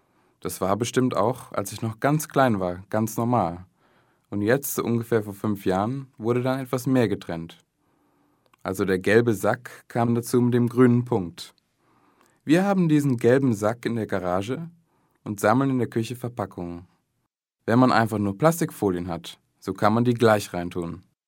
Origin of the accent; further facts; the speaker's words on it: Cologne, North Rhine-Westphalia, Germany; born there; bin 24 Jahre alt, bin gebürtig aus Köln und da studiere ich im Moment BWL im 5. Semester.